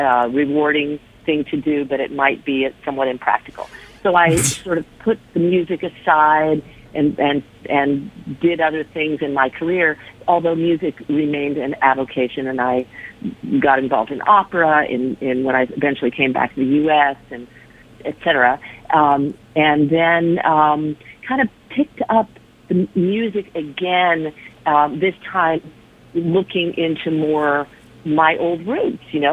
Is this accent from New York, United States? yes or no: no; Dallas, Texas, United States; I'm born and raised in Dallas, Texas, believe it or not.